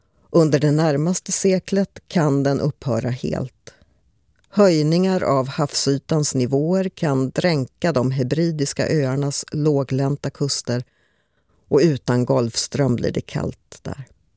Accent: Jämtland County, Sweden; accent: Jamtish; first language Jamtish; Men språkljuden och intonationen liknar mitt modersmål jamska, jämtländska, en inlandsdialekt.

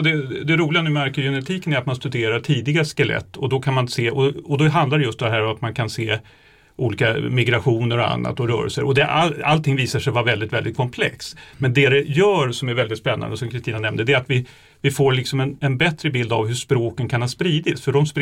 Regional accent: Täby, Stockholm County, Sweden; Jag vet att min hemkommun, Täby, det är Tebe.

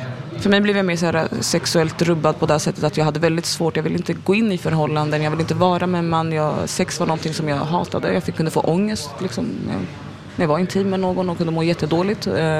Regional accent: Sweden; also born or lived in North Africa; Jag är född i Nordafrika. Jag kom till Sverige som väldigt liten. Uppvuxen i en väldigt liten stad, ungefär 20 mil utanför Stockholm. Uppvuxen i en väldigt konservativ familj, väldigt religiös familj.

